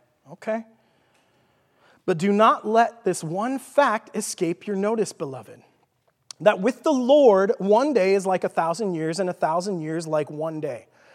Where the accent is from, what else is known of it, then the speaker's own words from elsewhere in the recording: Texas, United States; accent: Texan; Well, that's how I say it with my Texan accent.